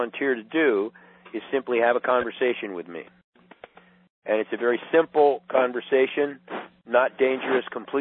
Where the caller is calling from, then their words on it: Charlottesville, Virginia, United States; Yeah, I'm calling you from Charlottesville.